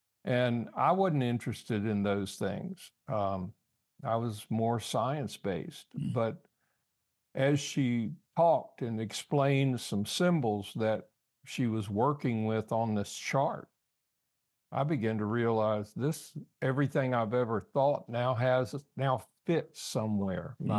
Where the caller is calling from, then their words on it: Richmond, Virginia, United States; I'm in Richmond, Virginia.